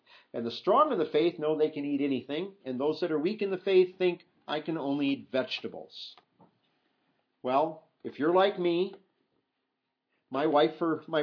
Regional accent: Iowa, United States; I grew up in Iowa. Nobody burns stuff off like that.

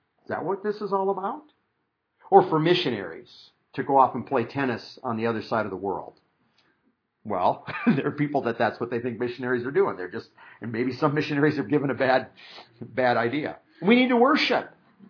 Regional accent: Midwest, United States; I grew up in the Midwest, and to be real honest, in the communities I grew up

